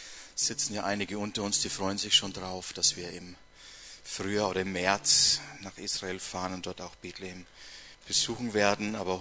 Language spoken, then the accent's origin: German; Bavaria, Germany; Wir sind also schon wieder mitten in der sogenannten Staatenzeit, wie es bei uns in Bayern heißt